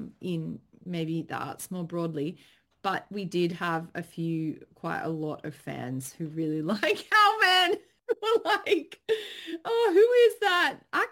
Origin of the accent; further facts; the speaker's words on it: Australia; there's a real spirit, a can-do kind of spirit as Australian filmmakers in our industry.